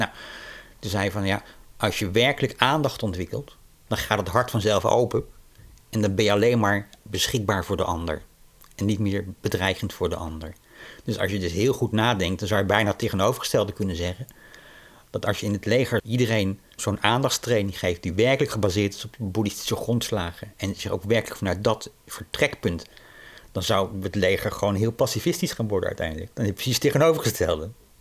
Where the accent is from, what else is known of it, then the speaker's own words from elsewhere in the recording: Netherlands; Gewoon wij als Nederlanders zeggen van nou ja, wij doen nergens meer aan mee.